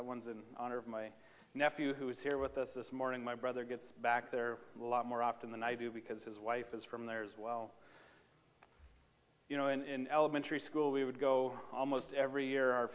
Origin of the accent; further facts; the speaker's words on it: Sundance, Wyoming, United States; I grew up in Sundance, Wyoming. This is Sundance State Bank, looking out at Sundance Mountain. I grew up in 160 Canyon Road was where we lived. So it was up this little canyon.